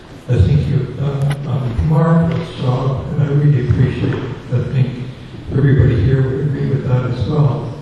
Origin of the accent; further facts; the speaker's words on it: Canada; I am a Canadian